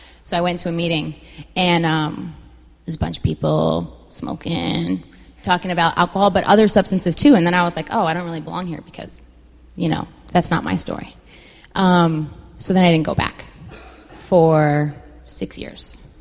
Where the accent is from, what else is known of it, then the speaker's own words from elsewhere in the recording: New York, United States; I grew up in Rockland County, a little suburb up north